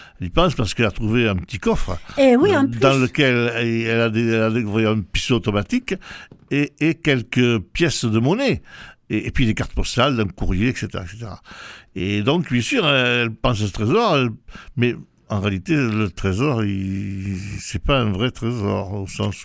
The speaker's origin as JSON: {"language": "French", "region": "Occitanie", "country": "France", "said": "Pas chez nous, en Ariège, pas ici, mais ailleurs."}